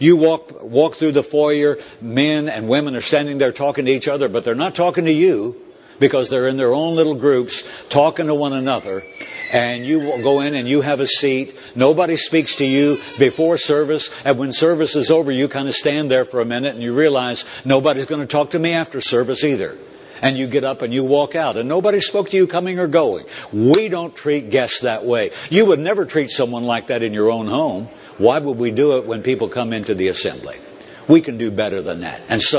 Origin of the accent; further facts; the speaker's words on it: Indiana, United States; Listen, I'm from Indiana, and Indiana University and Kentucky Wildcats, I mean, those, they often go head-to-head.